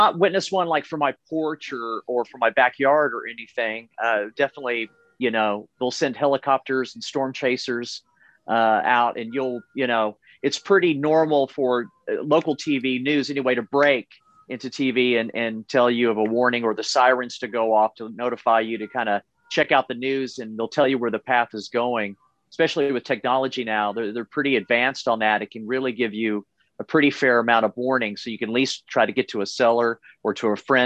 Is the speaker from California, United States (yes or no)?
no; Oklahoma City, Oklahoma, United States; I grew up in Oklahoma City, and it's still my home, actually.